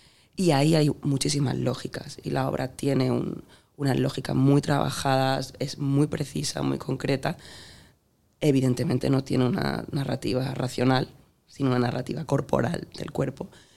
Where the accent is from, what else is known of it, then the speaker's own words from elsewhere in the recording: Andalusia, Spain; y también en mi tierra, en Andalucía, ¿no?